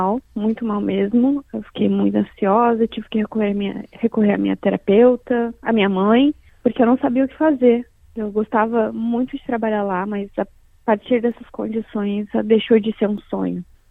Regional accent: Brazil; Eu não sei se eu, como brasileira, sou assim.

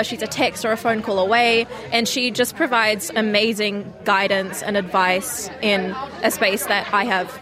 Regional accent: Townsville, Queensland, Australia; now in Sydney, Australia; I'm …, but I'm born and raised on Bindle and Woolgarookaba land up in Townsville in far north Queensland.

